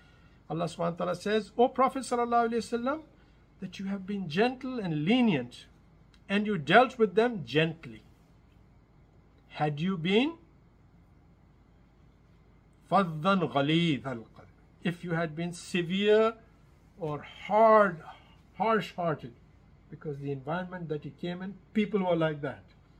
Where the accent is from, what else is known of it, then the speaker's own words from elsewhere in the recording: India; born there; I was born in India.